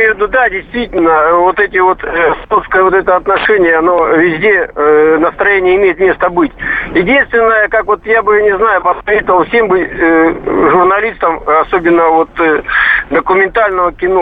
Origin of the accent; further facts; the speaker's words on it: Barnaul, Altai Krai, Russia; Здравствуйте, я из Барнаула.